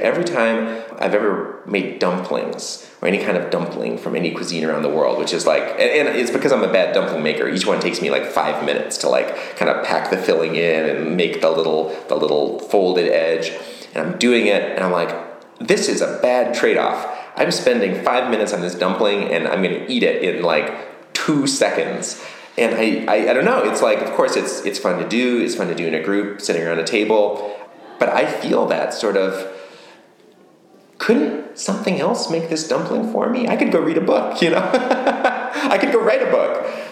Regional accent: Detroit, Michigan, United States; Well, you know, I am a transplant. I'm from Michigan originally. I grew up in the suburbs around Detroit. I went to school at Michigan State University.

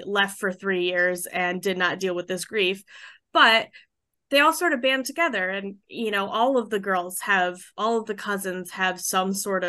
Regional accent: Michigan, United States; as you know, we're from Michigan, so we get a lot of books that are representative of people from Michigan, or people from the Midwest.

